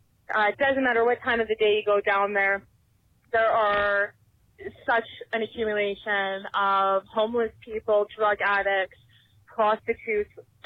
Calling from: Canada; I'm actually calling from Canada.

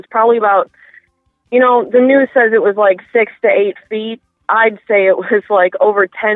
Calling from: North Fort Myers, Florida, United States; I'm in North Fort Myers.

